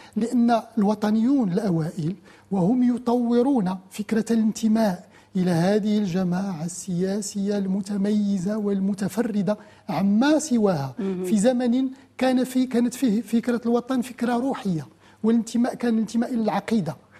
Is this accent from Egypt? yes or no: no; Morocco; ما نحن كمغاربة محاربون، كمغاربة متعايشون،